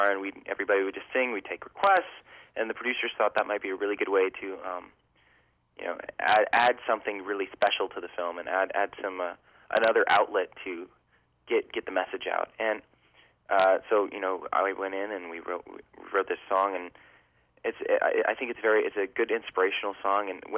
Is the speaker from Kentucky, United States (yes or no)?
no; Texas, United States; I mean, I'm from Texas, and I was, you know, the smallest kid in my class for most of my life.